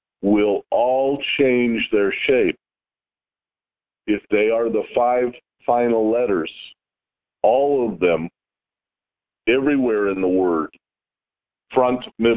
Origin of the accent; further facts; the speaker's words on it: United States; It's because I was raised in America.